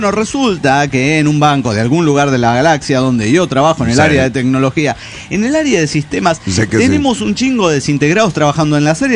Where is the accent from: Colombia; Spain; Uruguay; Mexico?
Mexico; Tlaxcala; Hola, ¿cómo están? … de Tlaxcala, México.